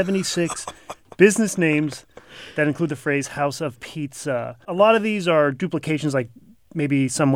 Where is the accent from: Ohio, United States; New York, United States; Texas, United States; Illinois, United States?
New York, United States; I mean, it's I'm from New York and it's sort of the similar kind of pizza.